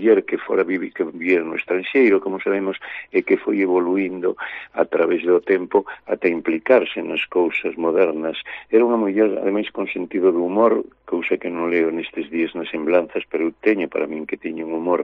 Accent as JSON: {"language": "Galician", "town": "Neda", "region": "Galicia", "country": "Spain", "said": "eu son de Neda, naturalmente, pero eu vivo entre Neda, tamén ando moito por aquí, e Madrid"}